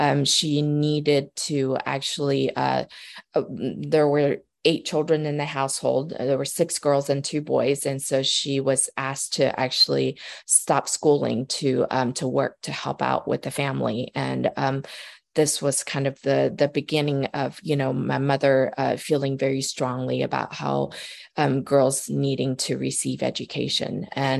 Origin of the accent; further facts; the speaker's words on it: Taipei, Taiwan; also born or lived in Hsinchu; So I grew up in Taipei, Taiwan. I was actually born in Hsinchu, which is a little town outside of Taipei.